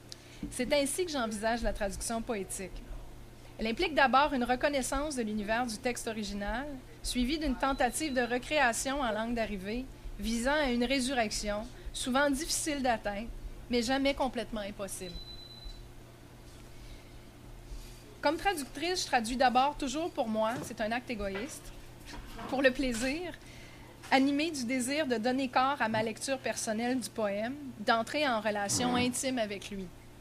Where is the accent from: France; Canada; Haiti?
Canada; Quebec; je l'ai traduite non pas chez moi au Québec, ni chez elle en Uruguay, mais à l'étranger, en Allemagne.